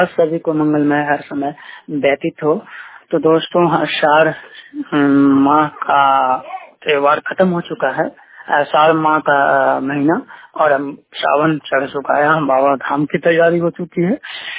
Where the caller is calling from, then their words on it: Bihar, India; मैं बिहार से बोल रहा हूँ।